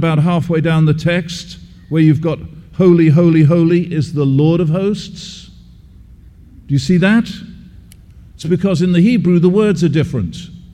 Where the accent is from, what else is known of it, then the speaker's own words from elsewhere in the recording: England, United Kingdom; I am English. Yeah, that's how I talk.